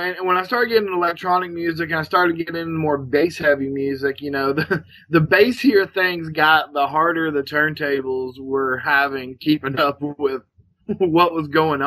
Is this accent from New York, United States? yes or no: no; Owensboro, Kentucky, United States; moved away as an adult; now in Nashville, United States; No, I'm from Owensboro, Kentucky. It's about 2 hours north of Nashville, so it's not like I crossed a great cultural divide when I moved to Nashville